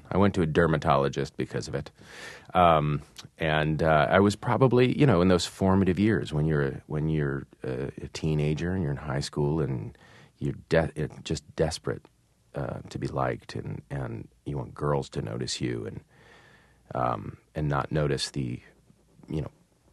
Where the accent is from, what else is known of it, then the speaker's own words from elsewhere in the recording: Midwest, United States; I grew up in the Midwest, and I was Jewish, and I was on Accutane.